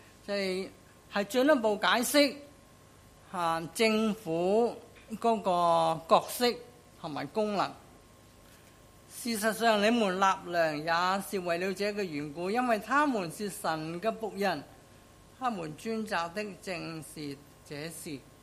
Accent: China; 同我哋中國人或者甚至西方人個良心有少少唔同啊。

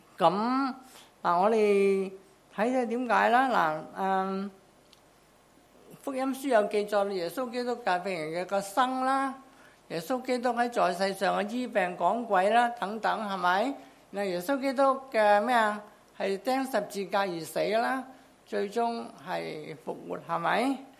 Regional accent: China; 我們中國人稱做聖旨

